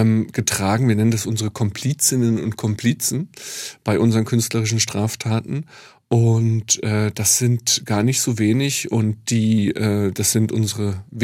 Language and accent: German; Dresden, Saxony, Germany; born there; Ich bin in Dresden geboren.